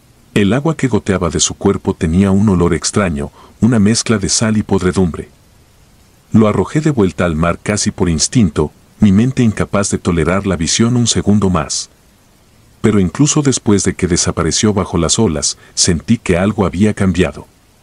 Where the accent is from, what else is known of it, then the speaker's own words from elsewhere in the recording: Progreso, Yucatán, Mexico; Soy de Puerto Progreso, Yucatán. Llevo más de 20 años pescando en el mismo mar que me vio crecer